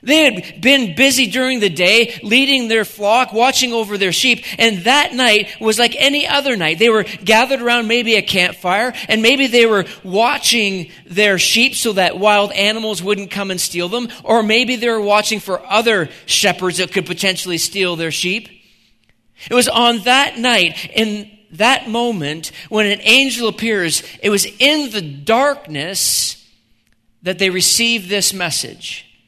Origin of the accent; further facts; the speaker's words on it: New Brunswick, Canada; One of my first jobs as a teenager growing up in New Brunswick was working on a farm.